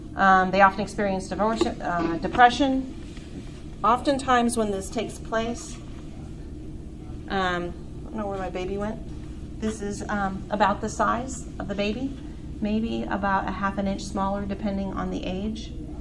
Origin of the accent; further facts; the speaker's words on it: Colorado, United States; Colorado, of all places, my home state, they're crazy.